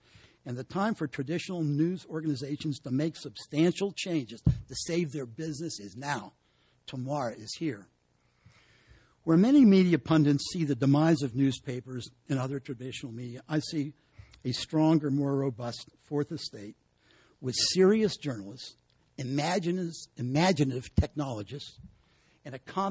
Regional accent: West Virginia, United States; because I sometimes miss my hometown back in West Virginia, I'd subscribe to my local newspaper where I grew up.

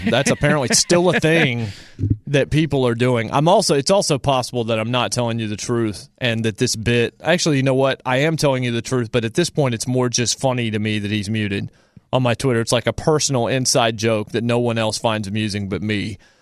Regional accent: the Carolinas, United States; since I grew up in the Carolinas, the amusement park down in Charlotte, Carowinds, had a Days of Thunder ride.

